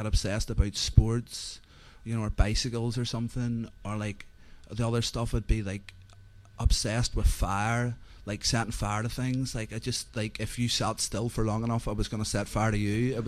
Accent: Carrickfergus, Northern Ireland, United Kingdom; now in London, United Kingdom; as you may gather from the accent, I'm not a Londoner. I grew up in a place called Carrickfergus in Northern Ireland. It's sort of small town in the outskirts of Belfast

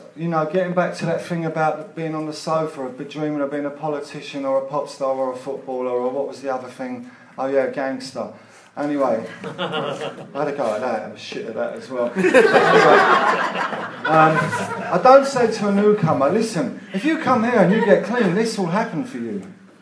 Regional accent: London, United Kingdom; born there; I was born in Duquesne Road Hospital

